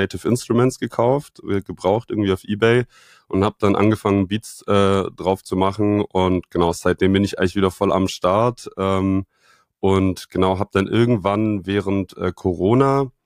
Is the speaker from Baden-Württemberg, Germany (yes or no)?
yes; Reutlingen, Baden-Württemberg, Germany; Ich komme ganz ursprünglich aus Reutlingen, das ist südlich von Stuttgart, man kennt es vielleicht auch als die Heimatstadt